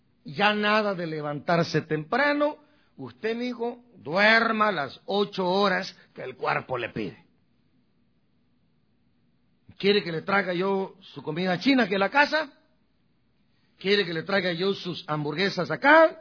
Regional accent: Guatemala; Sí, yo como soy guatemalteco, a mí no me importa esa palabra, ¿verdad?

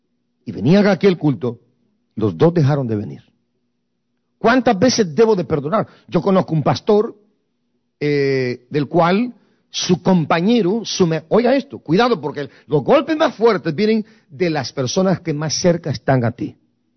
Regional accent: Guatemala; moved away; yo digo, salí de Guatemala y me fui ¿para dónde?

